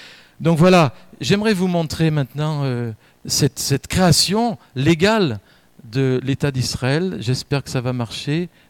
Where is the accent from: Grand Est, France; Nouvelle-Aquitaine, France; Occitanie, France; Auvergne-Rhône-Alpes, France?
Grand Est, France; on a dit, en tant qu'alsacien, on a un double héritage.